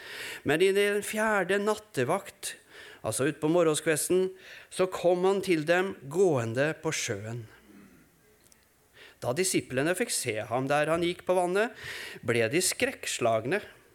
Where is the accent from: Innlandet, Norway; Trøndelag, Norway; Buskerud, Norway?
Trøndelag, Norway; Steinkjer; now in Trondheim, Norway; Er det virkelig sånn at du vil ha oss tilbake til Steinkjer igjen